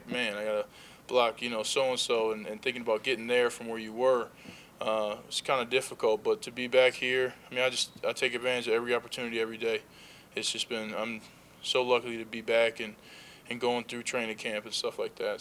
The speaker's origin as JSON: {"language": "English", "region": "Minnesota", "country": "United States", "said": "You know, I'm from Minnesota, so going back to the place where I watch football, you know, I'll take every snap I can get."}